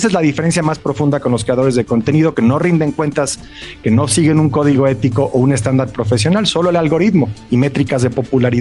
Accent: Mexico; yo soy un reportero mexicano.

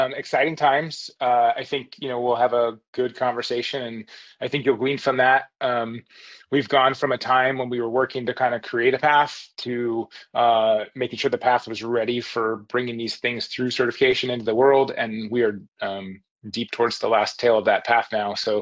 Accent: Cleveland, Ohio, United States; So by age of 9 or so, I was mowing lawns to earn money, growing up in the Cleveland area

